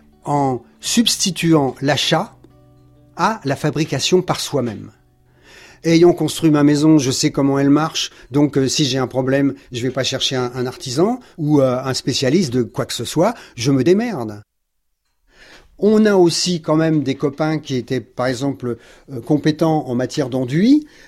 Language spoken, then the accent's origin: French; Brittany, France; moi, j'ai demandé la Bretagne, parce qu'on est breton, et on a décidé avec Brigitte de vivre en pleine campagne.